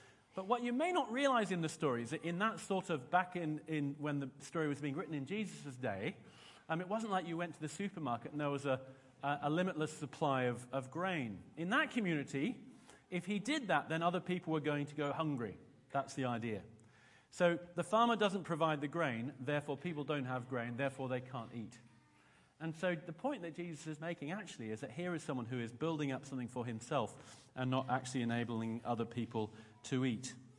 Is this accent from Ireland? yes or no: no; Brisbane, Queensland, Australia; I'm from Brisbane in Queensland, and each year there's a thing called the exhibition, or because it's an Aussie thing, we call it the ECCA.